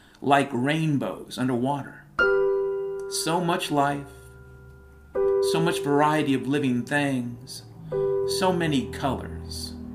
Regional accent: Pacific Northwest, United States; I grew up in the Pacific Northwest. We had beautiful blue skies.

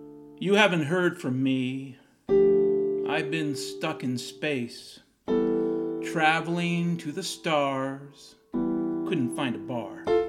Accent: Washington, United States; when I was a kid, growing up in Western Washington, nobody in Western Washington that I knew needed or wanted air conditioning.

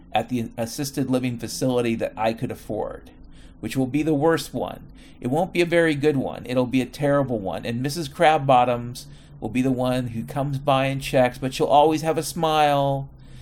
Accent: Mount Vernon, Washington, United States; Like, I grew up in Mount Vernon, Washington in the 70s and 80s.

